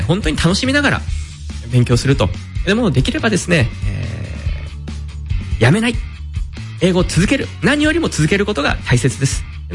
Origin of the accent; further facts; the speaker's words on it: Takasaki, Gunma, Japan; 地元高崎市とちょっと似てるなっていう感じで